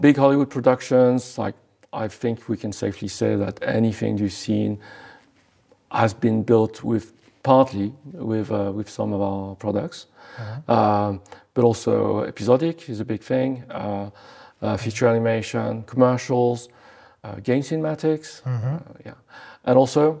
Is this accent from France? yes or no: yes; France; English is a second language; now in London, United Kingdom; I live in London, but I'm French.